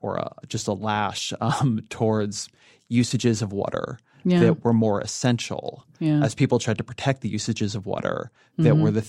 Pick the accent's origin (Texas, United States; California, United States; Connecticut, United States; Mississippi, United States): California, United States; which is I'm Californian, and we have gone through in recent years some terrible droughts.